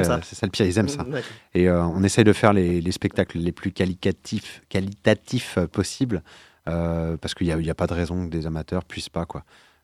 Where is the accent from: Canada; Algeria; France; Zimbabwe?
France; Paris, Île-de-France; parce que oui, je suis désolé, je suis parisien au départ.